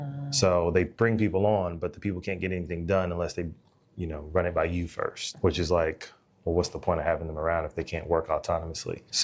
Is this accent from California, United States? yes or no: yes; San Diego, California, United States; also born or lived in Dallas; I'm a Dallas native. I was born here. I grew up in San Diego.